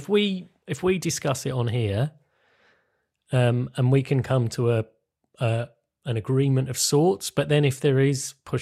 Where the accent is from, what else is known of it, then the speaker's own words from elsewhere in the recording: London, United Kingdom; London's my hometown.